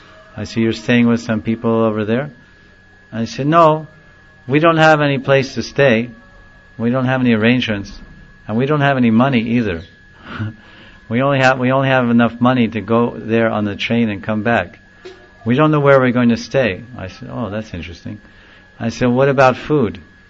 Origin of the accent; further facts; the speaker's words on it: Mumbai, Maharashtra, India; I said, we're from Bombay, we're going to Haridwar tomorrow or tonight.